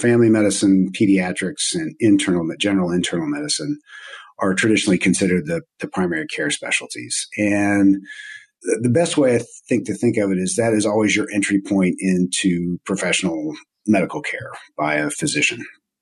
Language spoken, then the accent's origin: English; Texas, United States; now in Omaha, United States; I'm originally from Texas for the most part, and she's originally from Florida.